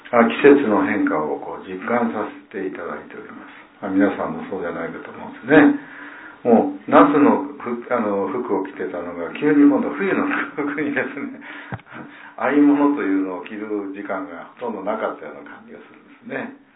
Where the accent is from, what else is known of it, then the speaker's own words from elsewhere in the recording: Okayama, Japan; 岡山、私たちと同じ岡山県の出身なんですね